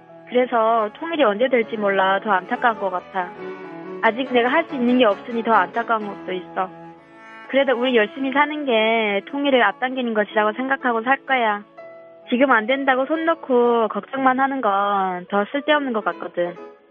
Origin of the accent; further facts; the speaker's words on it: North Korea; now in South Korea; 북한 지역에서도 우리 고향은 특히 강한 오조로 말을 하니 한국말을 들으면 정말 손발이 오그라들었었는데 지금은 오히려 고향 말투를 들으면 이상해졌어.